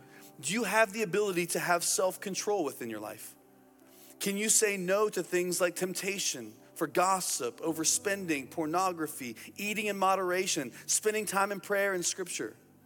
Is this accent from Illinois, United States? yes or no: no; Indiana, United States; When I was a kid growing up in Indiana, my grandparents had a farm